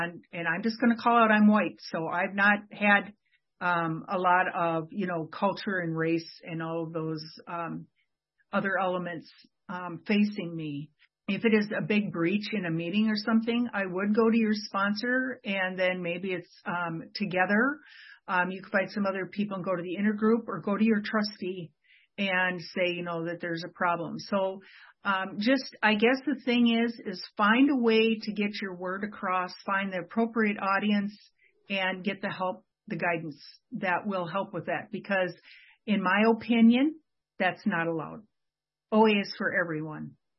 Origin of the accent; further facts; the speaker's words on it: Minnesota, United States; And they find out I'm from Minnesota. And someone's like, oh, yeah, you're Minnesotan, you know, I can tell by your accent.